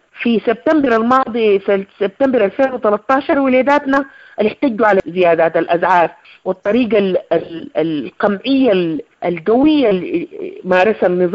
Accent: Sudan; وتبقى دي الجبهة العريضة اللي بتلمنا كسودانيين عشان نمشي في واحد من الخيارين

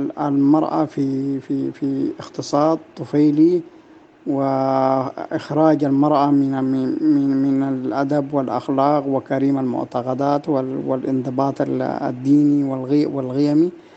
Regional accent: Sudan; الأبوية عندنا في السودان هي لتصحيح المسار الأخلاقي ولتربية النشء في القالب الأدبي والغيمي المتوارث من بين الشعوب السودانية

